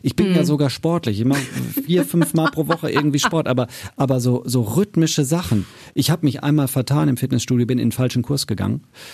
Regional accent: Hattingen, North Rhine-Westphalia, Germany; Und ich kam so ein bisschen vom Land, so Richtung Hattingen, ne? Kennt man hier im Ruhrgebiet.

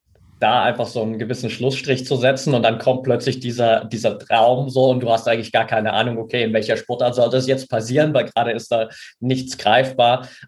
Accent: Saxony, Germany; Ich bin ja in der Nähe von Altenberg aufgewachsen, so.

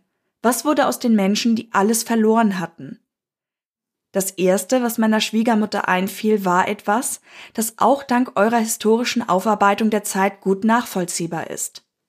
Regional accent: Tyrol, Austria; Wie ihr jetzt vielleicht schon merkt, bin ich aus Tirol.

